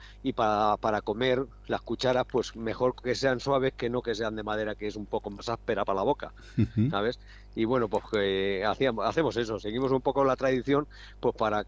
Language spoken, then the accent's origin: Spanish; Cañizares, Castilla-La Mancha, Spain; nosotros es que como somos de Cañizares, en Cañizares nos llaman el pueblo de los cuchareros.